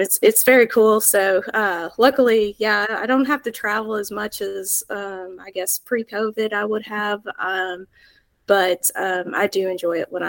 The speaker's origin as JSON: {"language": "English", "town": "Ste. Genevieve", "region": "Missouri", "country": "United States", "tie": "born or raised there", "said": "So I grew up actually in Missouri, kind of southeast Missouri, in a small town, St. Genevieve, Missouri. It's about 70 miles south of St. Louis on the Mississippi River there."}